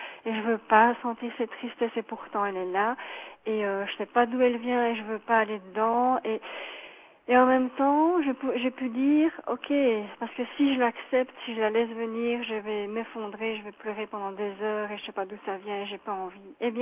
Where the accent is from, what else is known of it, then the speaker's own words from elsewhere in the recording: Belgium; comme on dit chez nous en Belgique.